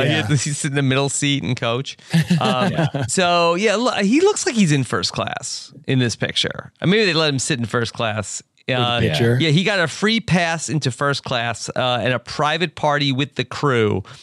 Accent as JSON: {"language": "English", "region": "North Carolina", "country": "United States", "tie": "born or raised there", "said": "a passenger who was he was from my home state of North Carolina"}